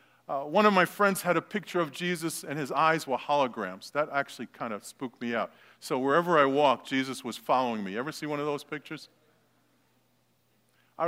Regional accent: Brooklyn, New York, United States; I grew up in Brooklyn, New York, for those of you who didn't hear my story, and grew up in a neighborhood that you were either Jewish or Italian.

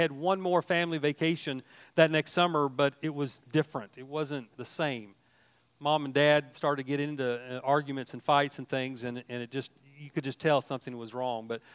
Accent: Enid, Oklahoma, United States; born there; I was born in Enid, Oklahoma, September 25th, 1962. And after I got out of the hospital, my parents took me to our little farmhouse that we lived in out between Lahoma and Mino.

